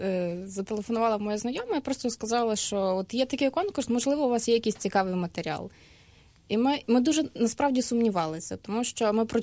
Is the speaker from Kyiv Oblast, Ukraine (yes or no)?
yes; Boryspil, Kyiv Oblast, Ukraine; я не з аеропорту, я з міста